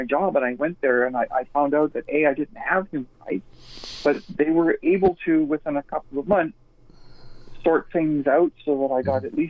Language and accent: English; Canada; I always was proud of the fact that I was a Canadian, or we are Canadian, and we're different.